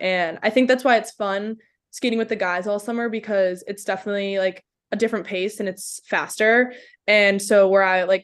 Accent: Lynn, Massachusetts, United States; Yeah, so I love growing up in Lynn.

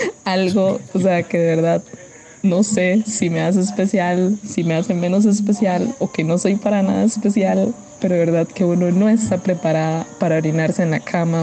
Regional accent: Costa Rica; Y como buenos ticos, ¿verdad?

